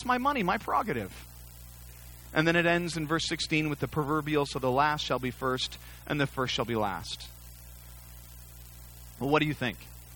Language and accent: English; California, United States; the migrant workers that I remember growing up in California.